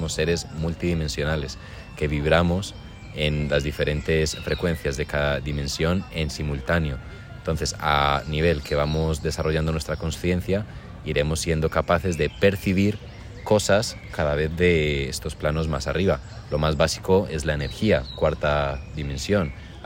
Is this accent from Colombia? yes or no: yes; Colombia; moved away; Desde que vine de Colombia, no me había como tumbado en una manga así